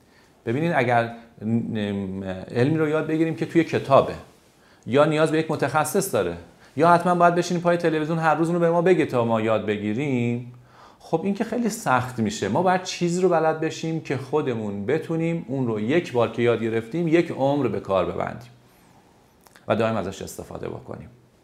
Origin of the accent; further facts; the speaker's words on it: Iran; حالا ما انجام ندیم چون ما ایرانی هستیم